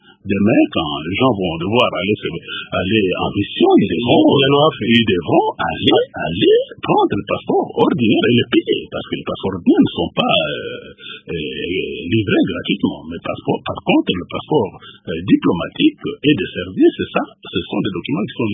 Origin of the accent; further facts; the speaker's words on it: Katanga, DR Congo; On a des kits dans le centre expérimental du Katanga, là d'où je viens.